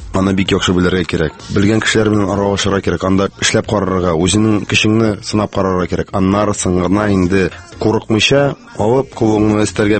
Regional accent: Tatarstan, Russia; Үземнең Кама тамагына да кайттым да, һәм Зәй районнарында. Җәйләрен инде хамашым авылда булдым.

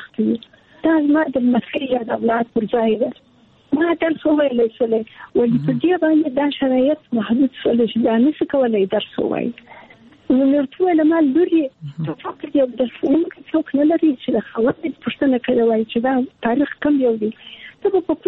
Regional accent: Kandahar, Afghanistan; زه د کندهار یم

